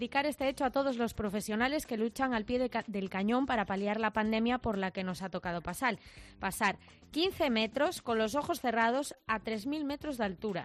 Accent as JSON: {"language": "Spanish", "region": "Galicia", "country": "Spain", "said": "Nos vamos ahora a mi tierra, a Galicia."}